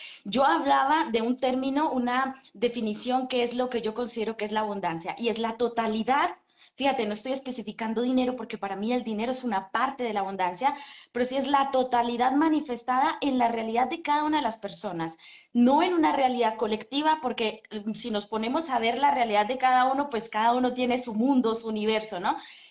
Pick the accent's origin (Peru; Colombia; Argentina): Colombia; born there; moved away; also born or lived in Italy; Yo nací en Colombia y me vine a vivir a Italia hace 12, 13 años, me vine para Europa. Estuve viviendo 10 años en Italia